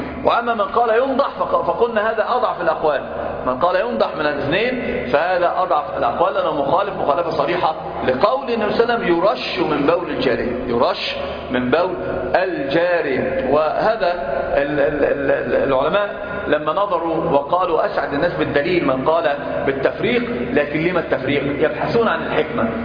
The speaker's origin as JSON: {"language": "Arabic", "region": "Upper Egypt", "country": "Egypt", "said": "لو انتم في الصعيد او في الصعيد تعرفوا، انا صعيدي"}